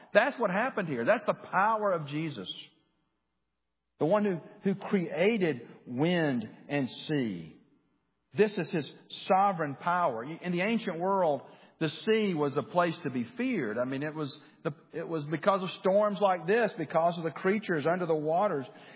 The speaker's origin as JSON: {"language": "English", "town": "Birmingham", "region": "Alabama", "country": "United States", "tie": "born or raised there", "said": "Growing up in Birmingham, Alabama, as I did, if you went on a beach vacation, you either went to Gulf Shores, Alabama, or you went to the Florida Panhandle"}